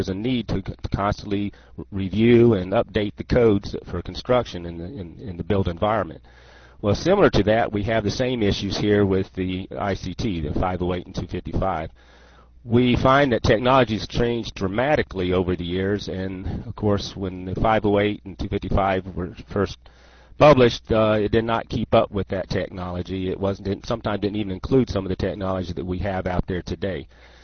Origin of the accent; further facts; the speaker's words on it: Florida, United States; I am a public member of the U.S. Access Board, and I'm from Florida.